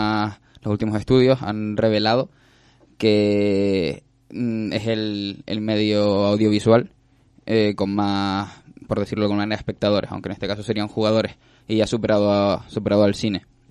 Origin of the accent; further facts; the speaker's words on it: Canary Islands, Spain; now in Madrid, Spain; soy un joven canario, concretamente Gran Canaria, pero afincado ahora en Madrid por temas académicos.